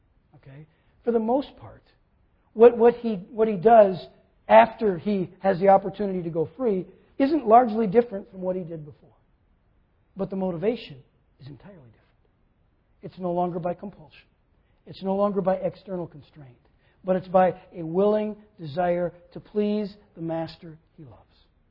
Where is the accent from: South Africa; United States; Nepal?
United States; Minnesota; You know, I grew up in Minnesota, and we did a lot of ice skating.